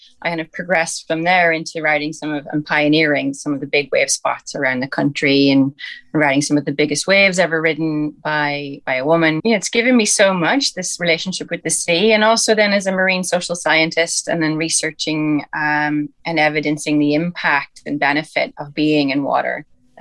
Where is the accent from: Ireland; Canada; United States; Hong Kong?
Ireland; Rasnala, County Donegal; I'm a marine social scientist and surfer, and I'm from Rasnala in County Donegal. It's where I grew up and learned to surf.